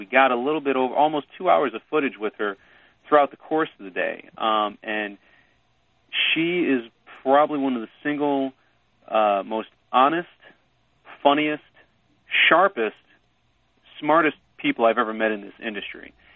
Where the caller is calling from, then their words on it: Eldersburg, Maryland, United States; I'm calling you from Eldersburg, Maryland.